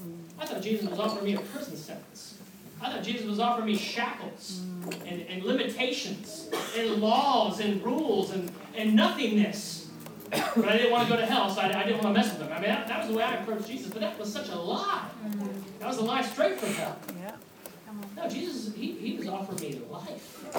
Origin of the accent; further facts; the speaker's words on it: United States; I didn't grow up going to church. I'm from America, but believe it or not, I wasn't very religious growing up.